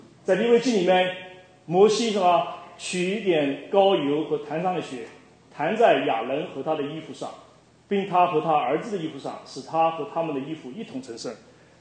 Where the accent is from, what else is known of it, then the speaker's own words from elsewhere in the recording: China; 那么我就想到我中国人，我从来没用过这个。